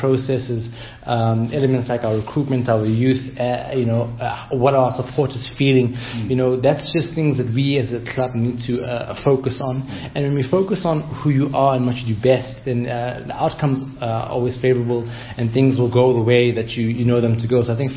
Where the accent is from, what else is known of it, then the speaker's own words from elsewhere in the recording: Soweto, Gauteng, South Africa; You know, now we're from Soweto and we want it to be number one.